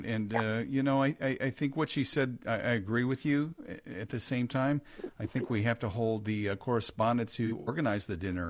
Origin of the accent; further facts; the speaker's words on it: Kansas City, United States; Well, let's go to my hometown, Kansas City.